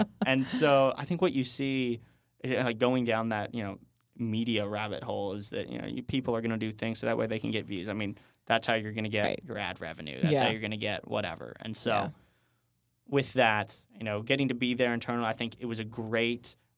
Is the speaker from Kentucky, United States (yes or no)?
yes; Louisville, Kentucky, United States; I'm originally from Louisville.